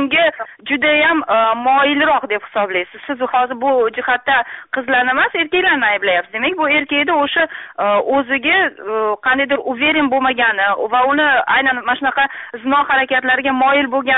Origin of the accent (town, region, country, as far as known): Bukhara, Bukhara Region, Uzbekistan; born or raised there